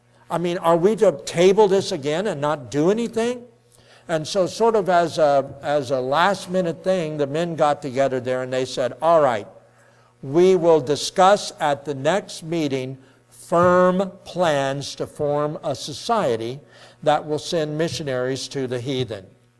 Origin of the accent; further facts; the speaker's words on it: Cincinnati, Ohio, United States; I'm from Cincinnati. And we usually say New Orleans, and we say Chicago instead of Chicago, and we say Illinois. You know, I don't know, we're weird. And we also say Washington, and you wash your clothes. That's Cincinnati, okay?